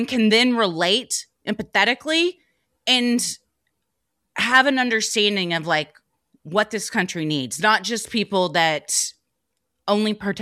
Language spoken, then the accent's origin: English; United States; As an American, if we land in your fucking country and try to take things over, we have no fucking right to do that.